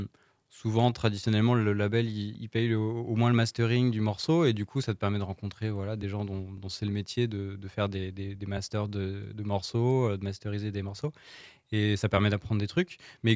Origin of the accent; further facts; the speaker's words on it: Malicorne, Pays de la Loire, France; also born or lived in Le Mans; parce que je suis natif du Mans, mais j'ai grandi à Malicorne.